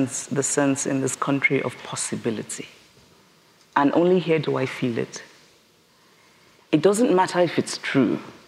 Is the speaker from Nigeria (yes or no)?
yes; Nigeria; growing up in Nigeria, you know, black achievement is ordinary.